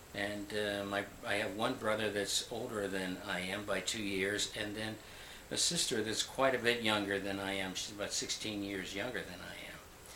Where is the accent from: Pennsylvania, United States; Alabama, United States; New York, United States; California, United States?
Pennsylvania, United States; Pittsburgh; I was born in 1936 in Pittsburgh, Pennsylvania. This is where I grew up